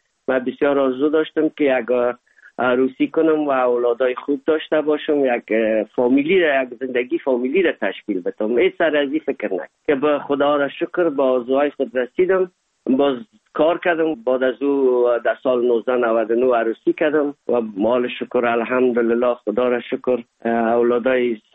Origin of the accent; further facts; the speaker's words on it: Afghanistan; now in Hamburg, Germany; ما از افغانستان آمدیم